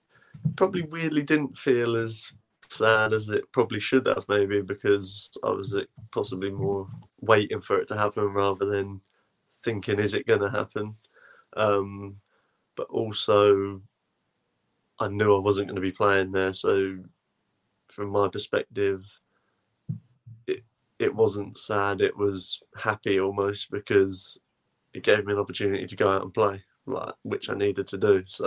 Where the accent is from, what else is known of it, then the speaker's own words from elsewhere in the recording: England, United Kingdom; The biggest stadium, the best stadium that you can possibly play at as an English person, in front of 40,000 people.